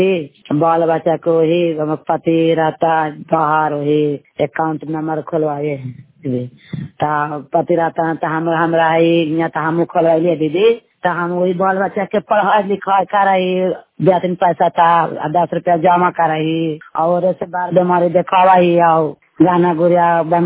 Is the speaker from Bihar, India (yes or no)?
yes; Sakshak, Bihar, India; घर साक्षक